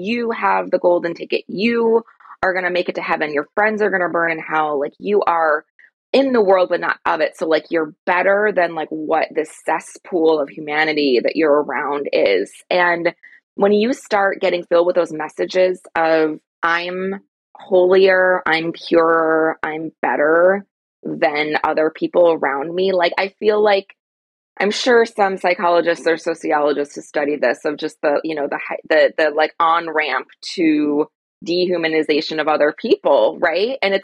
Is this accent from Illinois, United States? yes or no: yes; Illinois, United States; I grew up outside of Chicago. My parents are from Iowa and moved to the city when my dad started working downtown, but you know, they stayed comfortably distance, a train ride away in the suburbs